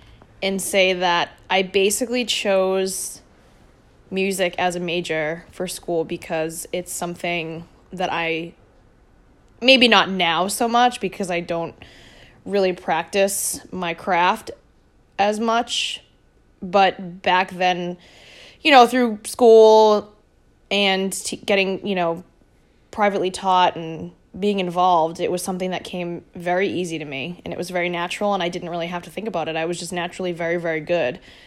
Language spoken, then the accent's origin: English; Massachusetts, United States; So I am originally from the South Shore of Massachusetts.